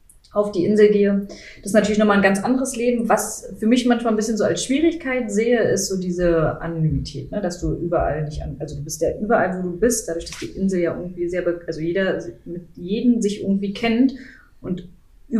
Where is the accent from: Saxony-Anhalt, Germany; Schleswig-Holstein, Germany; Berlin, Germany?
Berlin, Germany; Also ich komme ja auch sozusagen gebürtige Berlinerin, ne? Bin ja in Berlin groß geworden.